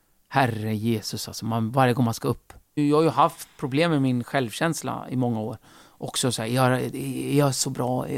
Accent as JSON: {"language": "Swedish", "country": "Turkey", "tie": "born or raised there", "moved": "yes", "lives_now": "Sweden", "said": "Alltså, vi flydde ju då från Turkiet, som då var fascistiskt. Och jag gick ju i skolan, i turkisk skola, där jag fick avsäga mig all min kurdiska bakgrund."}